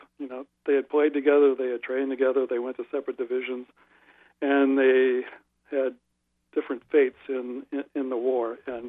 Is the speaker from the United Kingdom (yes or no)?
no; Columbus, Ohio, United States; He's from my hometown, Columbus, Ohio, so that was part of it.